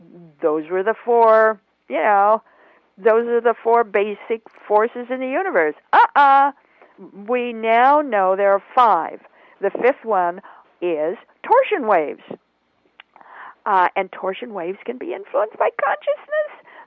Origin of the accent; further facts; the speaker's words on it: Boise, Idaho, United States; I come from Boise, Idaho. So he was biking along up to Bora High School in Boise, Idaho.